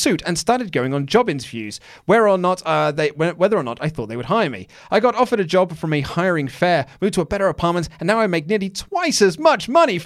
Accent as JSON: {"language": "English", "country": "United States", "said": "Hang on, I'm American, so that's type, 137 kilograms and 21 and a half stone."}